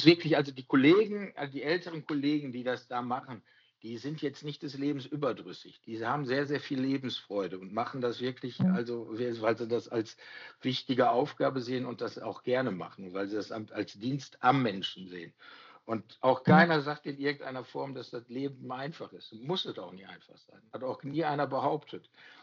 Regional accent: North Rhine-Westphalia, Germany; weil ich ein Kind des Ruhrgebiets bin

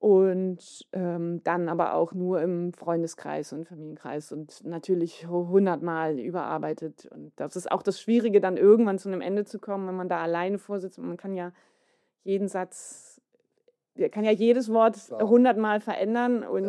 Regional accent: Hamburg, Germany; Ich komme auch aus dem Norden von Hamburg.

